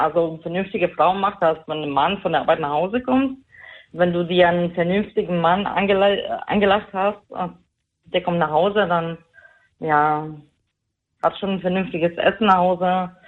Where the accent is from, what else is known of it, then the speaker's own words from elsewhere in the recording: Poland; ich komme aus Polen